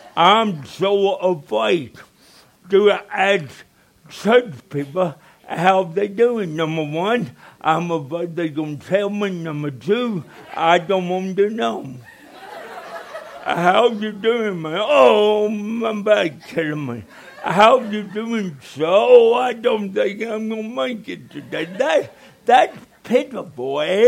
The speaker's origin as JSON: {"language": "English", "town": "Jonesboro", "region": "Arkansas", "country": "United States", "tie": "born there", "said": "I was born in Jonesboro, Arkansas, 1953. Born there for 18 minutes."}